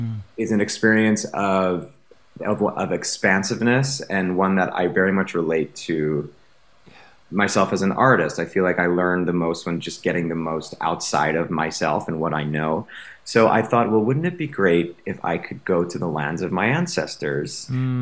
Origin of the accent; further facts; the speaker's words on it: Great Neck, New York, United States; I felt very much growing up in Great Neck, New York, that there was a kind of, this is the life you lead.